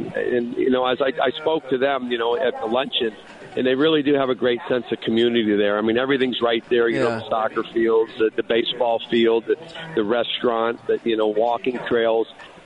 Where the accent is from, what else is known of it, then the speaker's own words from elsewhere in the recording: Connecticut, United States; now in Arizona, United States; No, I never had to do that growing up in Connecticut. Now maybe down here in Arizona.